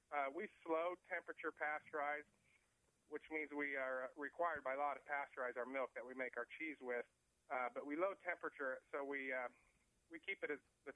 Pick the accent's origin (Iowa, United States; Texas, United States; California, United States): Iowa, United States; Pella; No, we're born and raised in Pella, and had to move out a little ways from the city to start our dairy operation, which actually gave us an Oskaloosa address. So we're proud Pella natives, but live by Oskaloosa.